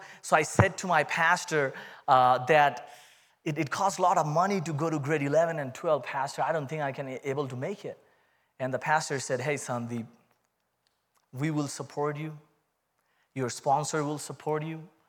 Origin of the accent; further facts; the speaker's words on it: India; accent: Indian; That's my Indian accent coming out.